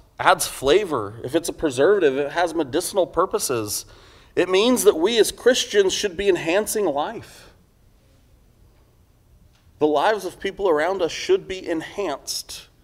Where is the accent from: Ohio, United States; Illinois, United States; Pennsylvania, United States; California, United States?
California, United States; I grew up in California. I had lots of friends who were surfers.